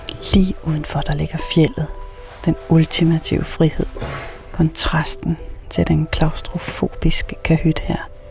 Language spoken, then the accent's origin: Danish; Copenhagen, Capital Region of Denmark, Denmark; jeg har i hvert fald forberedt mig hjemme i København